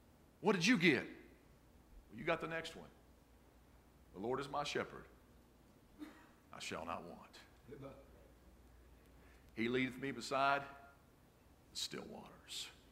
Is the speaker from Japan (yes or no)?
no; West Virginia, United States; and I'm telling you what, I'm from West Virginia. I mean, I like my truck, man.